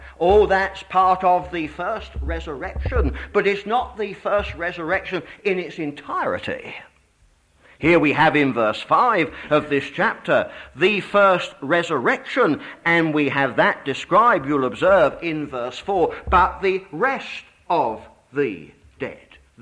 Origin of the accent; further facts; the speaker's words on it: England, United Kingdom; but I'm an Englishman, you see, with respect.